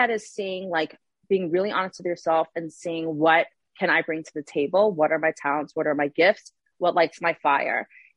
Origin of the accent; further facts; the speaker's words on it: Atlanta, Georgia, United States; I grew up in Atlanta, Georgia, and it's a real, you know, Kiruv community.